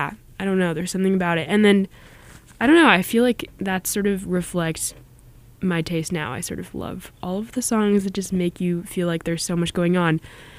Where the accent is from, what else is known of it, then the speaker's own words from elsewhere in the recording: Philadelphia, Pennsylvania, United States; now in Somerville, United States; I don't have a car right now, and I usually have access to a car when I'm in Philly, my hometown, and it sucks.